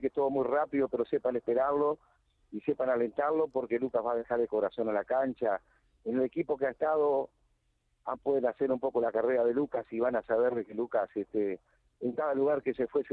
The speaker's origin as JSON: {"language": "Spanish", "country": "Uruguay", "said": "Nosotros somos charrúa, sangre charrúa tenemos. Que eran los indígenas que vivían aquí en nuestro país, por eso nos dicen los charrúa a nosotros, ¿no?"}